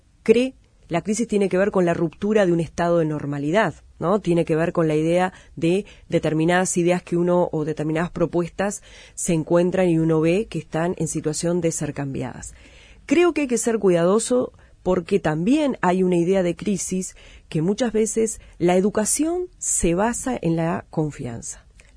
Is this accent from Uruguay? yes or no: yes; Tacuarembó, Uruguay; De hecho, yo soy de Tacuarembó, y mi familia es de Tacuarembó, y vine al sur porque acá era donde se podía estudiar.